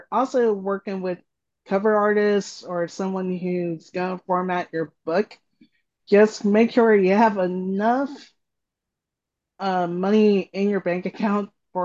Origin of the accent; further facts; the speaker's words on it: Boston, Massachusetts, United States; born there; moved away; also born or lived in Orlando; I was born in Boston and moved down in 1987 to Florida. So I lived in Orlando most of my life. And now I currently live in Ormond Beach because of work.